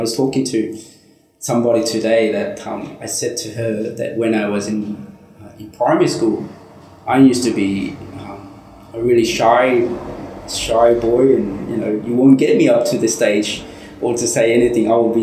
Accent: Brisbane, Queensland, Australia; I grew up in Brisbane, so I know the area.

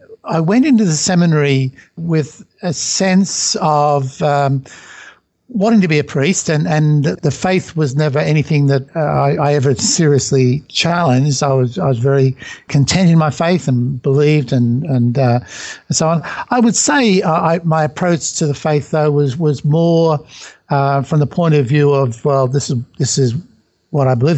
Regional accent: Sydney, New South Wales, Australia; I grew up in Sydney, and my mother and father are both Catholic, and I attended Catholic schools right through my education.

